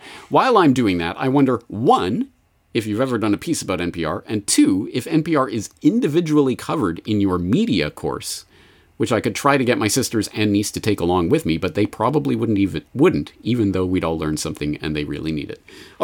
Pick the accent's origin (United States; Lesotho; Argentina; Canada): Canada; which I never had growing up in Canada